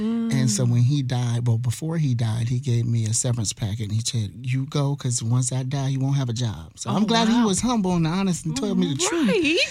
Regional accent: Chicago, Illinois, United States; also born or lived in Virginia; I'm originally from Virginia, but I was raised in Chicago.

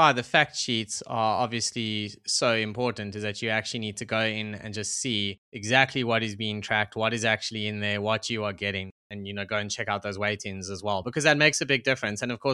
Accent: Johannesburg, Gauteng, South Africa; I grew up in Joburg where the weather's good a lot.

